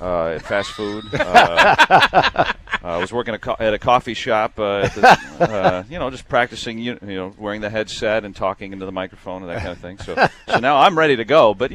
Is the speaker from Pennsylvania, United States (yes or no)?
no; Detroit, Michigan, United States; Well, I grew up in Detroit